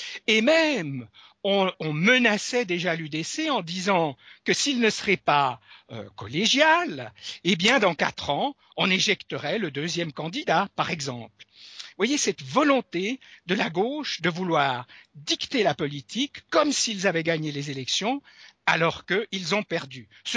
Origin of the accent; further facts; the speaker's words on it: Switzerland; aussi bien en France que chez nous en Suisse